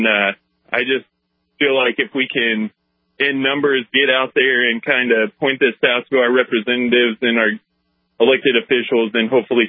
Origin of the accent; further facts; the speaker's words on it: Texas, United States; But really, just as a Texan, pretty PO'd about all of the stuff that's going on with ERCOT right now.